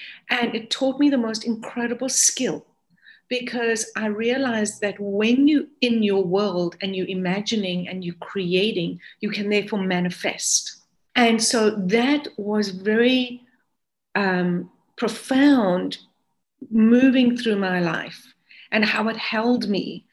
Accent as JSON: {"language": "English", "country": "South Africa", "lives_now": "United States", "said": "I am South African"}